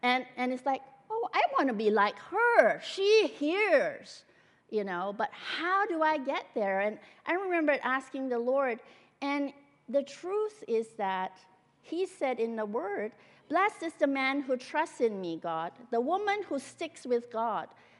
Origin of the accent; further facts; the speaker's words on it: Singapore; also born or lived in Malaysia; now in Canada; But I've never been in China except in my dreams. I was born in Malaysia. I grew up in Singapore.